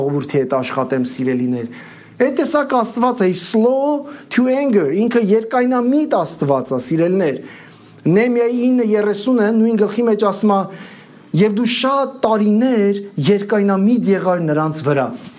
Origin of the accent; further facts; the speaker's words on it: Abovyan, Kotayk, Armenia; Ես իմ արմատներով Շամյանի ժողովրդին միացած եմ, սիրելիներ, Աբովյան եմ ծնվել ու մեծացել։